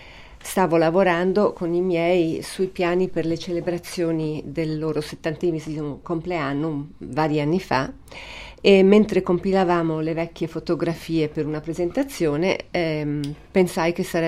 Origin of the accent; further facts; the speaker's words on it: Rome, Lazio, Italy; also born or lived in England; now in Pennsylvania, United States; sono nata in Inghilterra e cresciuta a Roma e ora abito in Pennsylvania con mio marito e i miei due figli